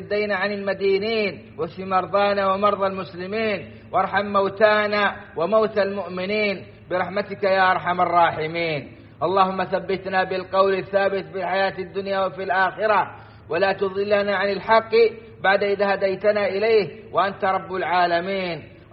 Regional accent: Saudi Arabia; اللهم أدم على بلادنا السعودية أمنها وإيمانها واستقرارها

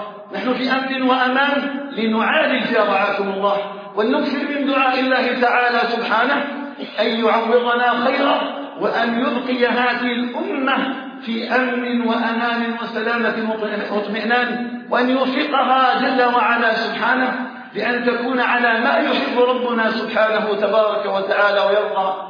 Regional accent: Algeria; أن يجعل بلدنا الجزائر آمنا مطمئنا

